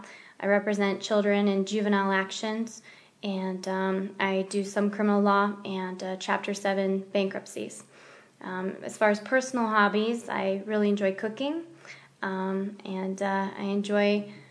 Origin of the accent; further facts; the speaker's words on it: Lander, Wyoming, United States; I grew up in Lander, Wyoming, which is a small town in central Wyoming. It has a population of about 7,000 people. I was born and raised there. I graduated high school from the high school there.